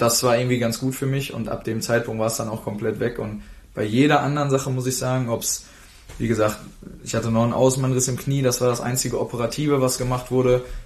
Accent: Dortmund, North Rhine-Westphalia, Germany; Ich war das erste Mal von zu Hause weg. Ich komme halt aus Dortmund ursprünglich.

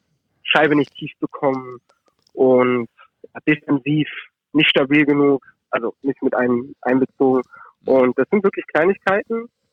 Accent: Düsseldorf, North Rhine-Westphalia, Germany; als Düsseldorfer

